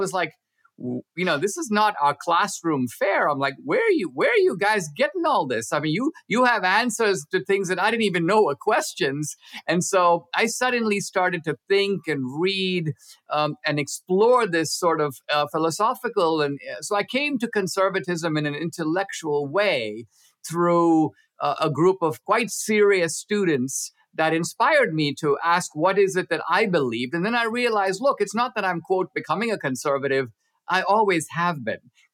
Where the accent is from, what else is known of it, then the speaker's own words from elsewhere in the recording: Mumbai, Maharashtra, India; Well, I grew up in Mumbai, then called Bombay